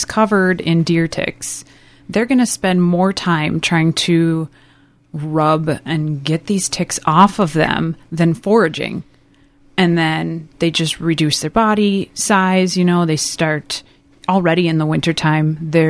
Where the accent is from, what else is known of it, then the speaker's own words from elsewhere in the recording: Minnesota, United States; I grew up in the country in Chisago County on a horse ranch.